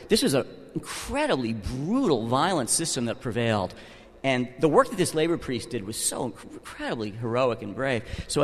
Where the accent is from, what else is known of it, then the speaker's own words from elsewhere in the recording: New Jersey, United States; Let's face it, I mean, I'm from New Jersey, admittedly